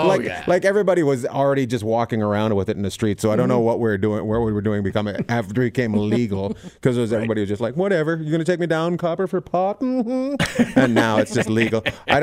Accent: Terrace, British Columbia, Canada; Northern British Columbia, a place called Terrace, BC.

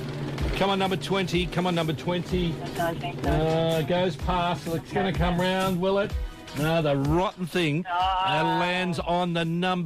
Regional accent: Taree, New South Wales, Australia; I'm from Taree. I've been in Port Macquarie for a few days. Going back to Taree tomorrow.

